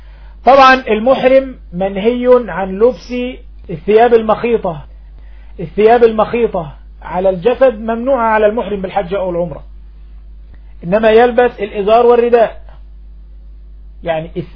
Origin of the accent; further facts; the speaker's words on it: Egypt; accent: Egyptian; زي ما بنقول في لهجتنا المصرية القبقاب الشبشب